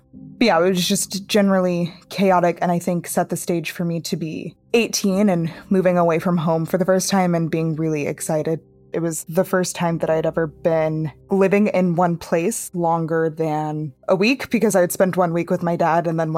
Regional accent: Oklahoma, United States; now in Brooklyn, United States; I live in Brooklyn, New York. I am originally from Oklahoma.

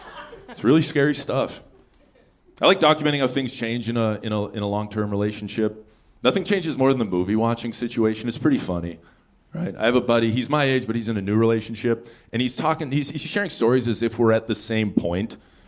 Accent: Canada; I've been called gay by Americans because I'm Canadian

